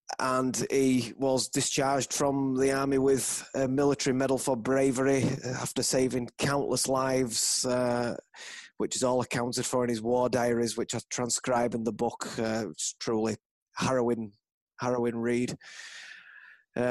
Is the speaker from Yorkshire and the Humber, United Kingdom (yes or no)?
yes; Huddersfield, Yorkshire and the Humber, United Kingdom; Douglas Clark was a sporting legend and war hero from my hometown of Huddersfield.